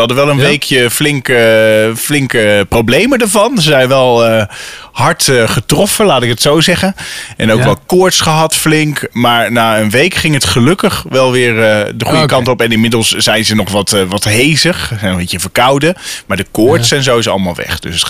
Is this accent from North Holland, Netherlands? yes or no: no; Pekela, Groningen, Netherlands; Jongens, ik kom uit Pekela